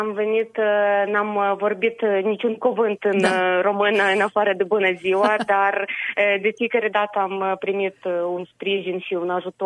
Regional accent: Chernivtsi, Chernivtsi Oblast, Ukraine; Sunt din Cernăuț și părinții mei și soțul meu tot este acolo și acum.

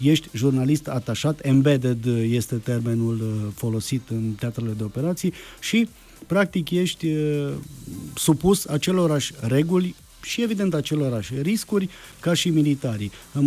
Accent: Hunedoara County, Romania; Păi eu vin din Valea Jiului.

